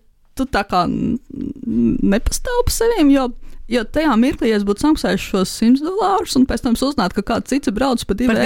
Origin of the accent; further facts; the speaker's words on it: Salaspils, Salaspils Municipality, Latvia; mēs esam no Salaspils